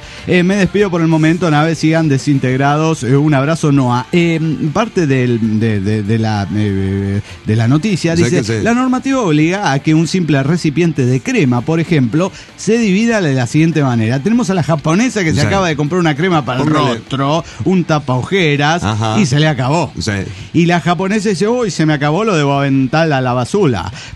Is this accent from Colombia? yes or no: no; Oaxaca, Mexico; de Oaxaca, México.